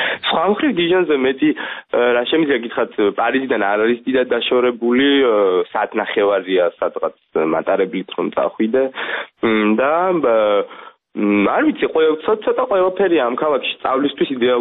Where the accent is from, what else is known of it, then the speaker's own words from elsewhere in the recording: Kakheti, Georgia; მე წარმოშობით კახელი ვარ